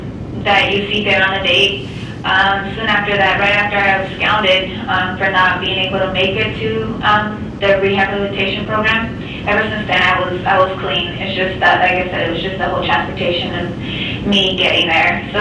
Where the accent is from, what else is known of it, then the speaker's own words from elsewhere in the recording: Yuma, Arizona, United States; I'm from Yuma, so he wanted me to go all the way up to Tucson.